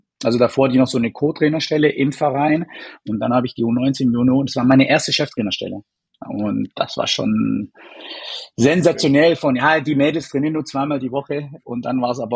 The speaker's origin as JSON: {"language": "German", "region": "Baden-Württemberg", "country": "Germany", "also_born_or_lived": "Dessau", "moved": "yes", "said": "komplett raus als Schwabe, Südländer in den Osten Deutschlands"}